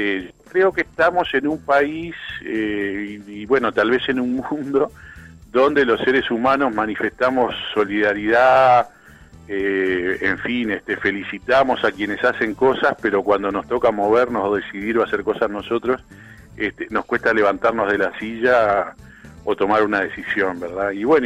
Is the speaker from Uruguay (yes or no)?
yes; Uruguay; si somos uruguayos